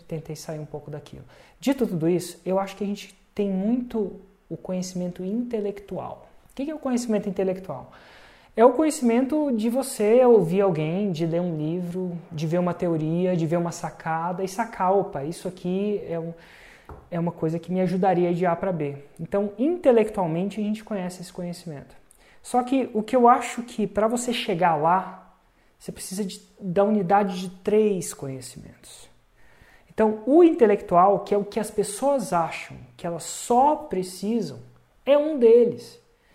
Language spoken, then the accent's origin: Portuguese; Brasília, Federal District, Brazil; Eu falo isso que eu sou de Brasília, né?